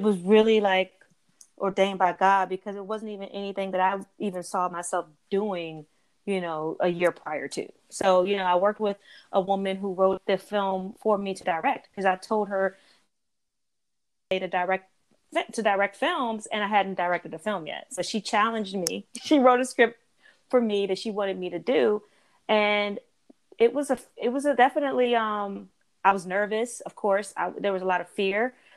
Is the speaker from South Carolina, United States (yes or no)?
no; Maryland, United States; now in Los Angeles, United States; I grew up in the Maryland, D.C. area.